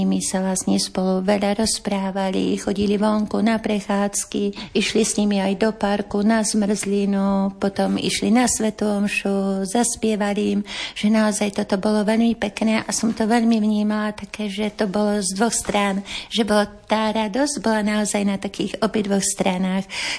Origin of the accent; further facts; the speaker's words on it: Chlebnice, Žilina Region, Slovakia; Ja som od malého dievčatka vyrastala naozaj na takých krásnych poliach a lúkach u nás na Orave, v krásnej dedinke Chlebnice.